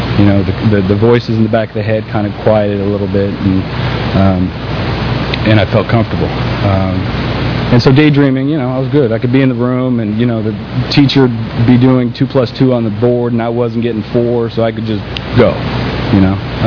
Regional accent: San Francisco, California, United States; you know, I got sober in San Francisco, and I grew up in San Francisco.

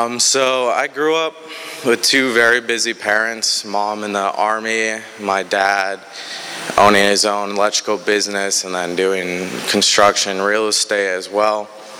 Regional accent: Wisconsin, United States; born there; I was born in Wisconsin, and I grew up with two parents who didn't have any issues with substances

